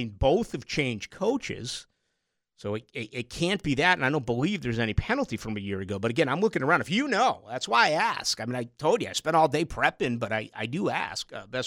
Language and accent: English; Boston, Massachusetts, United States; also born or lived in Chicago / Tallahassee; I never heard about it growing up in Boston. I never heard about it when I was here the first time or I was in Tallahassee.